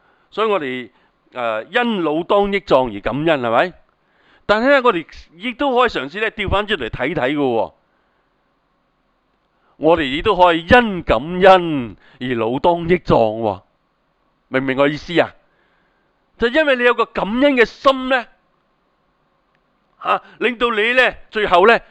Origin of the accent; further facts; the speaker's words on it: China; 我们中国人呢是有敬老的文化